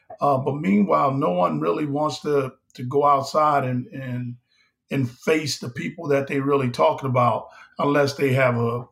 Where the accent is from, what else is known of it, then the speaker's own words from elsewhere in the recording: Detroit, Michigan, United States; in my neighborhood growing up in Detroit.